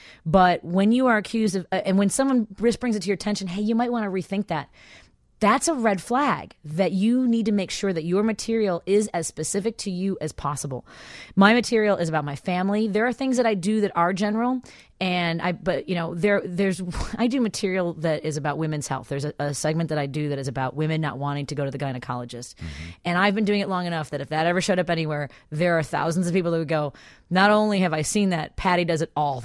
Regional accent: Chicago, Illinois, United States; I'm Irish and Mexican. I talk about my growing up in Chicago and my neighborhood.

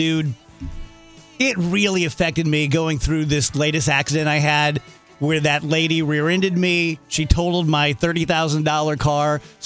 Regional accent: South Roxana, Illinois, United States; I'm from South Roxana, baby.

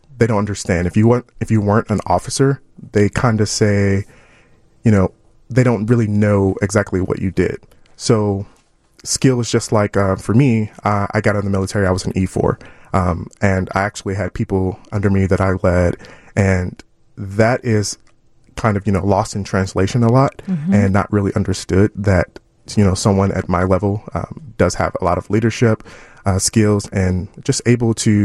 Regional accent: Chicago, California, United States; moved away as an adult; Yes, I am. I'm born and raised in Chicago. I actually moved to California for like 6 years, but originally from here.

